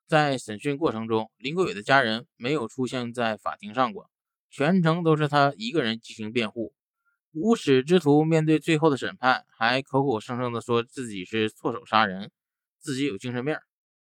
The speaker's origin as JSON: {"language": "Chinese", "country": "China"}